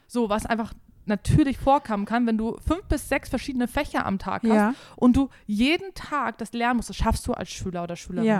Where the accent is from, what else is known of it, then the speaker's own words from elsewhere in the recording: Berlin, Germany; Ich bin Berlinerin. So. Und ich als Berlinerin sag Chemie.